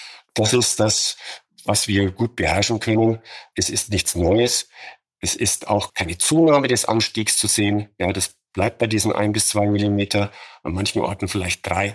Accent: Munich, Bavaria, Germany; Ich komme halt aus München.

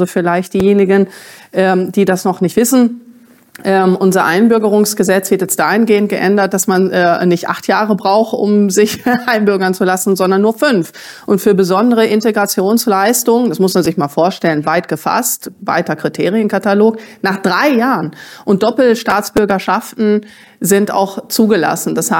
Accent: Germany; vor allen Dingen auch in Deutschland, was ich als Deutsche auch historisch beobachten kann

